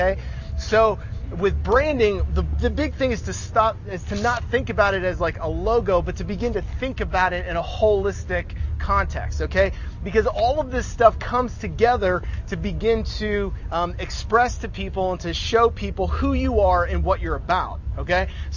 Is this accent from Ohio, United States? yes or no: yes; Ohio, United States; I'm actually from Ohio, near Cleveland, Ohio.